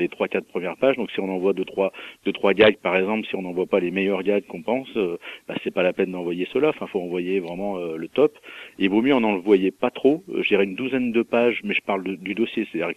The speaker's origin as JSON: {"language": "French", "town": "Mâcon", "region": "Bourgogne-Franche-Comté", "country": "France", "tie": "born there", "said": "Je suis né à Macron et je trouve que c'est une ville. C'est une ville sympa, c'est pas très loin de Paris avec le TGV"}